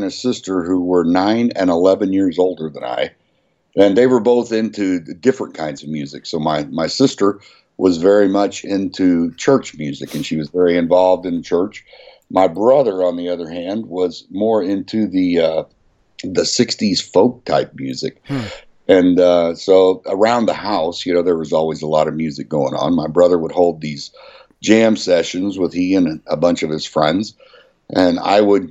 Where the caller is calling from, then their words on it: Kansas City, Missouri, United States; Kansas City, Missouri.